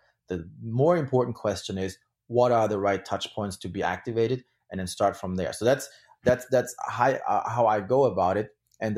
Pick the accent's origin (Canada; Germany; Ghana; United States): Germany; As I said, I grew up in Germany.